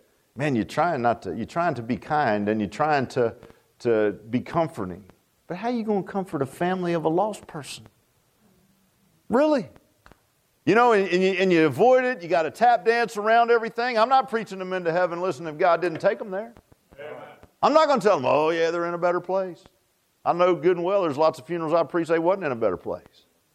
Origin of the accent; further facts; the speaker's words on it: Virginia Beach, Virginia, United States; I grew up in Virginia Beach, and, you know, we didn't have a lot of barns down Virginia Beach.